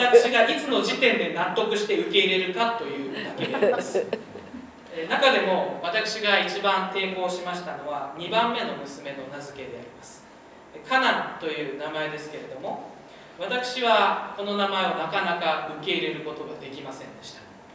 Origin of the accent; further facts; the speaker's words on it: Saitama, Japan; 埼玉出身なので響きは別に問題ないんですけれども